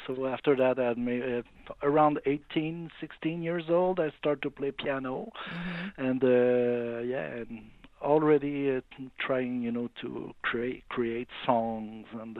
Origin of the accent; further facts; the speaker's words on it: Montreal, Quebec, Canada; first language French; English is a second language; I came from Montreal, Quebec, in Canada. So my first language is French.